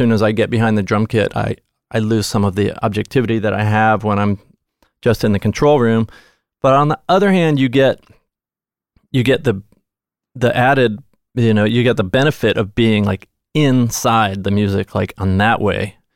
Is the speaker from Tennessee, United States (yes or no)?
yes; Nashville, Tennessee, United States; Yeah. Yeah. I grew up in Nashville.